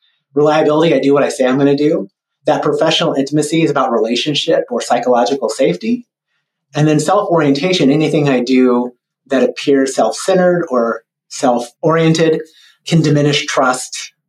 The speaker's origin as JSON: {"language": "English", "town": "Tulsa", "region": "Oklahoma", "country": "United States", "tie": "born or raised there", "said": "Ended up in my hometown of Tulsa, Oklahoma, attending OU, got an organizational dynamics degree"}